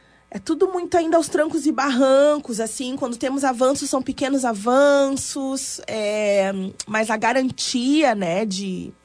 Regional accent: Porto Alegre, Rio Grande do Sul, Brazil; born there; Eu nasci em Porto Alegre. Mas a minha... Depois, quando eu tinha uns 10 anos, depois eu acho que com 12 anos, eu viajei pro interior com a minha avó.

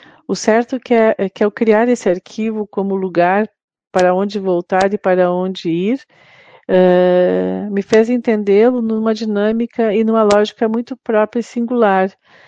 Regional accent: Vacaria, Rio Grande do Sul, Brazil; seja quando eu vivia ainda em Vacaria, na cidade onde nasci, né, estudando

